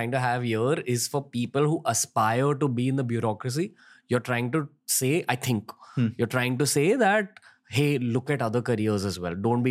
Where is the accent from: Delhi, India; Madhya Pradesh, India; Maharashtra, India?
Maharashtra, India; Mumbai; And it was a very big surprise for me as an urban Indian who has been born and raised in Mumbai